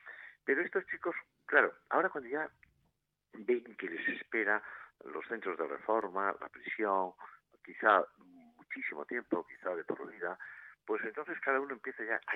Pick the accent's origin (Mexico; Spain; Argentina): Argentina; Buenos Aires; born there; porque nací allí, en Buenos Aires